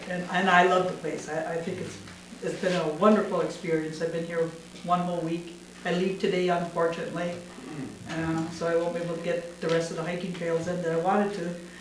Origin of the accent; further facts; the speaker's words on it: Wisconsin, United States; I'm from Wisconsin.